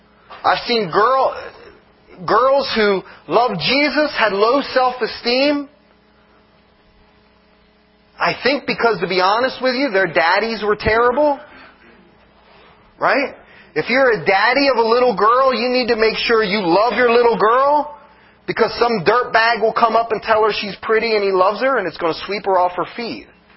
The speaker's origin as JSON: {"language": "English", "town": "Millville", "country": "United States", "said": "Well, I was waiting for somebody to say Millville, but I'm from Millville."}